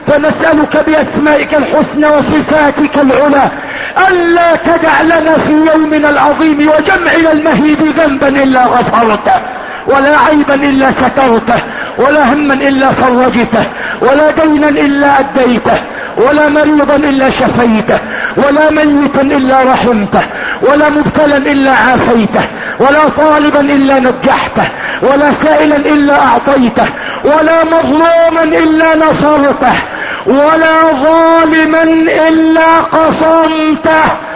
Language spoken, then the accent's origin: Arabic; Egypt; اللهم اجعل بلدنا مصر